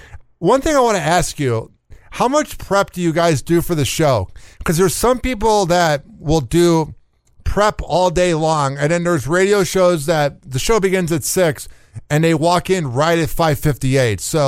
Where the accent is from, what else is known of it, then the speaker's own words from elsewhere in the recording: Chicago, Illinois, United States; And the other thing was, growing up in Chicago, everybody in my high school would be like, oh, Jay Cutler is going to be better than Aaron Rodgers.